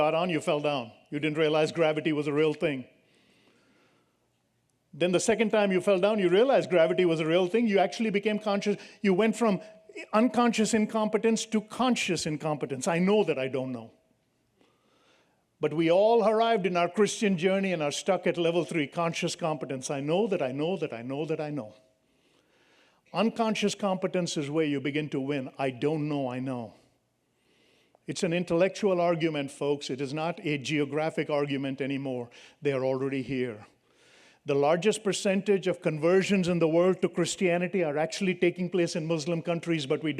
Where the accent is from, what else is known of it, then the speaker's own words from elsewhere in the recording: India; I'm from India, so my accent is different